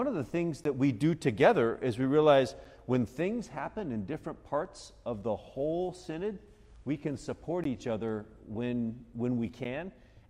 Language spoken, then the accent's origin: English; San Diego, California, United States; you know what's happening back in my hometown? I'm from San Diego.